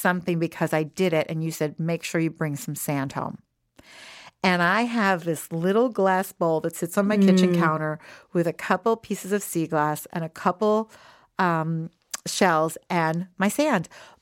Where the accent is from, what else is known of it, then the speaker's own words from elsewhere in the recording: Philadelphia, Pennsylvania, United States; I'm not even from Jersey. I'm from Philly. But I am like total Jersey girl.